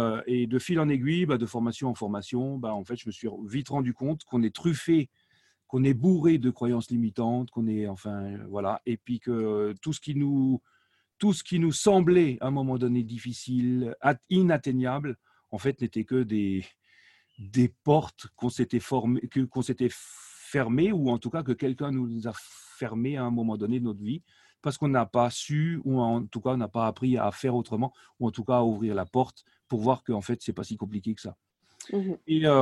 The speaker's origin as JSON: {"language": "French", "region": "Grand Est", "country": "France", "tie": "born there", "first_language": "Alsatian", "second_language": "French", "said": "Ma langue maternelle, c'est l'alsacien, en fait. Donc, je suis né en Alsace. Mes parents ils se sont dit … il apprendra le français quand il ira à l'école. Et du coup, résultat des courses, quand j'arrive à l'école, effectivement, je parlais très, très peu le français"}